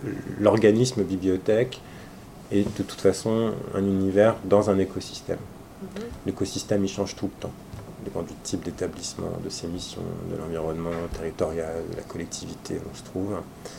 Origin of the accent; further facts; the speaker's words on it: Villetaneuse, Île-de-France, France; born there; Moi, je suis né en plus à Villetaneuse à côté, donc j'avais un intérêt à revenir chez moi, en fait.